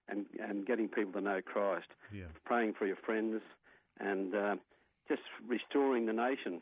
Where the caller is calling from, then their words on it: Orange, New South Wales, Australia; They actually used to do it out here at Orange. I'm ringing from Orange